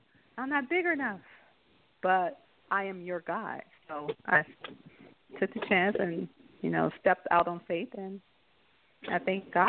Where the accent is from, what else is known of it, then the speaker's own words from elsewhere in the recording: St. Louis, Missouri, United States; I am from St. Louis, Missouri.